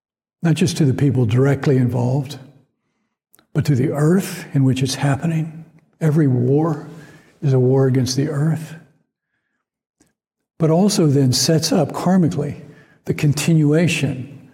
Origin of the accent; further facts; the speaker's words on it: Atlanta, Georgia, United States; a speech of Reverend King's that he gave in Atlanta, my hometown, in 1967. So I was just nearing my 10th birthday